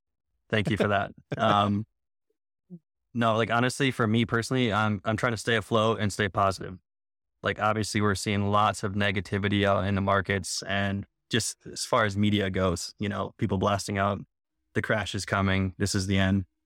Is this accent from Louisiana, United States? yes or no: no; Minnesota, United States; Which, our winters here aren't even that bad. I'm from Minnesota. This is nothing, you know?